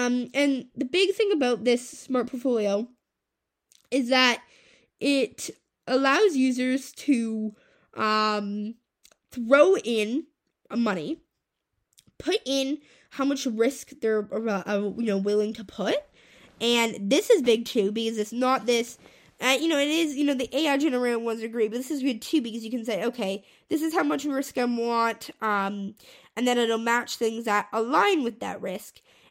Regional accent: United States; now in Canada; I am American, but I live in Canada

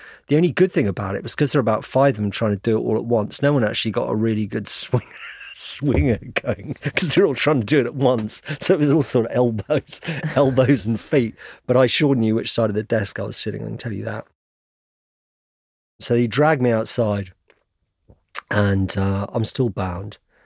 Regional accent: United Kingdom; And I need people here to know that I'm a British journalist because someone is going to look for me one day.

